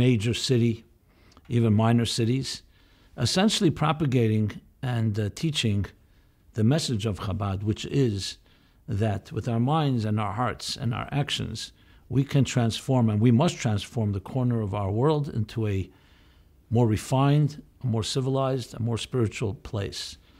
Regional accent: New York City, New York, United States; I'm born and bred in Crown Heights, USA.

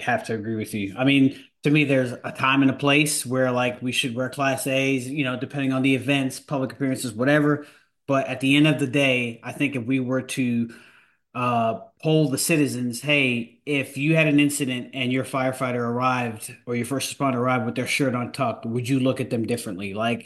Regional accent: New York, United States; I'm from the New York area, so I've heard of Camden

